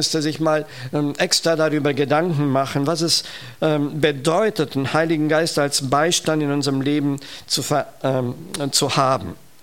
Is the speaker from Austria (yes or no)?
no; Romania; German is a second language; now in Germany; Wir kommen aus Rumänien und haben doch viele Bergtouren in den Karpaten gemacht